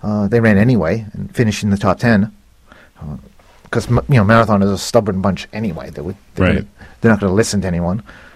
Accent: Milford, Massachusetts, United States; Well, I grew up in Milford, Mass., which is the next town from Hopkinton.

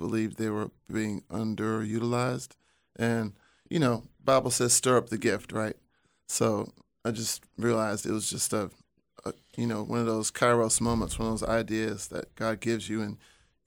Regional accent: Atlanta, Georgia, United States; I grew up listening to jazz here, you know, in my hometown.

